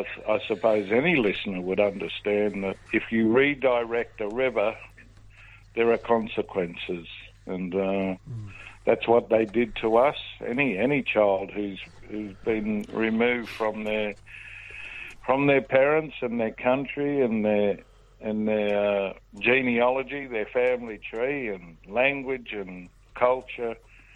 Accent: Balranald, New South Wales, Australia; born there; Yeah, I was born in a little town on the Murrumbidgee, a place called Balranald.

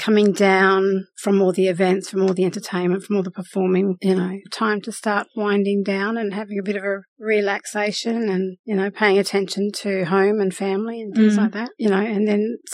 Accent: Western Australia, Australia; I'm from many clans of the southwest of Western Australia, of the Bibbulmun Nation, and I was born in Narajan.

